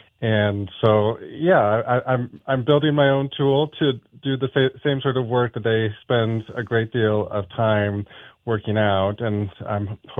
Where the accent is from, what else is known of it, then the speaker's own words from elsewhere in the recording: Missoula, Montana, United States; I'm actually from Missoula. I grew up here, went to St. Joe's, Loyola, and graduated UM.